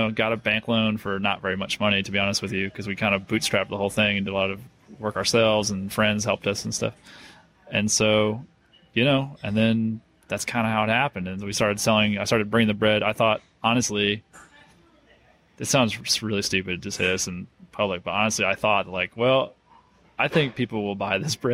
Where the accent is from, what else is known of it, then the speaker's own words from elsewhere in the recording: Northeast, United States; I'm from the Northeast, so Duke basketball.